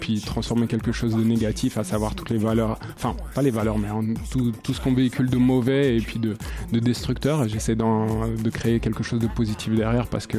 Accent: Brussels, Belgium; Je ne suis pas d'ici, ouais, je pense que ça s'entend dans l'accent. Là. Donc, moi j'ai grandi à Bruxelles

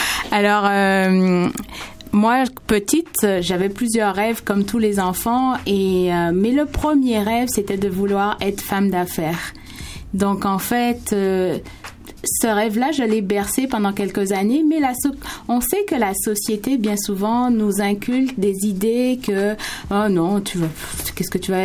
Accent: Martinique; j'ai réalisé que moi, je viens de la Martinique, en fait. Donc, j'ai réalisé en Martinique que je n'allais pas pouvoir évoluer professionnellement.

